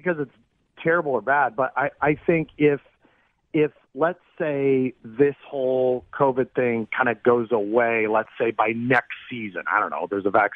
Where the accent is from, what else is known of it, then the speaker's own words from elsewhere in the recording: California, United States; Because so I grew up in the Bay Area, and Tony La Russa basically started that whole